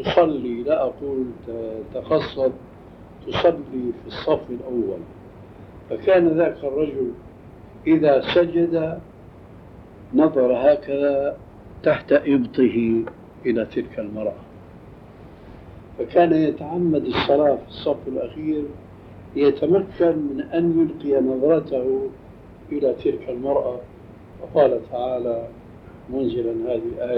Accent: Syria; يسمى عندنا في سوريا بالصف

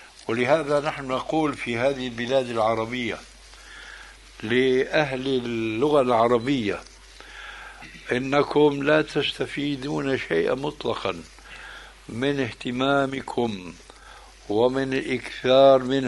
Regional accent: Syria; هناك نكتة سورية تروى، وهي زعموا بأن رجلا من الأكراد، يضرب المثل عندنا في سوريا

